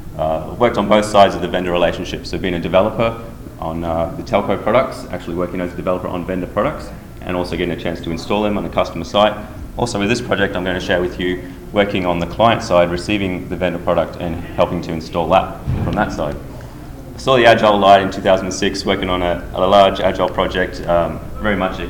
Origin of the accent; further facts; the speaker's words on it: Australia; I come from Australia, independent consultant.